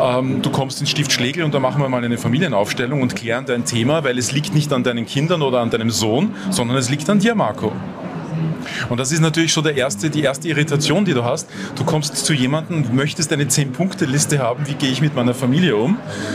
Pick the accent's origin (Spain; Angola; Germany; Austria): Austria; Vienna; Ich bin in Wien geboren und aufgewachsen.